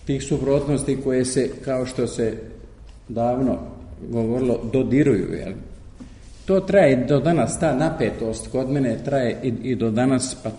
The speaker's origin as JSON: {"language": "Serbian", "country": "Bosnia & Herzegovina", "said": "Ja inače potičem iz Skenderovog i Ćopićevog zavičaja, iz okolne planine Grmeće."}